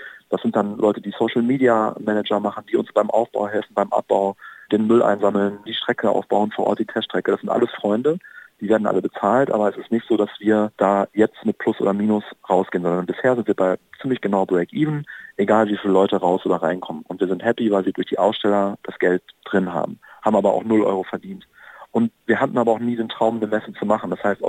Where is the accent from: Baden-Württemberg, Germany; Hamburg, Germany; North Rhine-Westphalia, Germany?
Hamburg, Germany; aber ich bin selber aus Hamburg, ich habe keine Ahnung